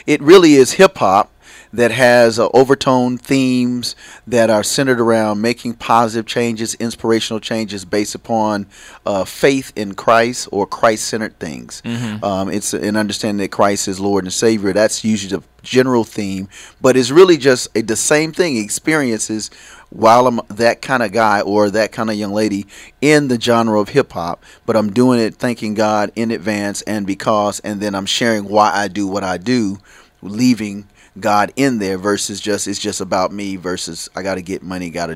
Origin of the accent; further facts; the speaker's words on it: New York, United States; I'm originally from New York. I shouldn't have made it out.